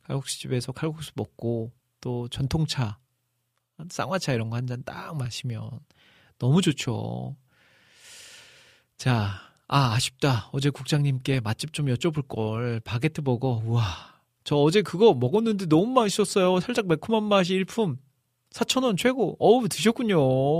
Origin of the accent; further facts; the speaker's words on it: Iksan, North Jeolla, South Korea; 저는 집이 이제 고향이 익산이다 보니까 바로 전주 옆이잖아요.